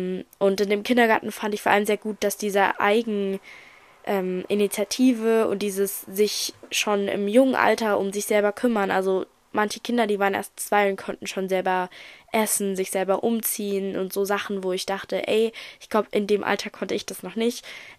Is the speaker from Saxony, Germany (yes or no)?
yes; Saxony, Germany; ich komme ja aus Sachsen, da hat man jetzt halt nur noch eine Woche Schule